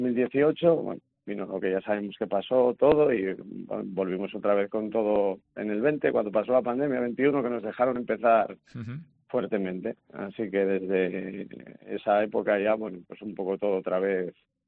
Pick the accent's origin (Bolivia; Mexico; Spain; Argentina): Spain; San Martín de Podes, Asturias; yo soy de San Martín de Podes y ahí teníamos un puerto llampero importante.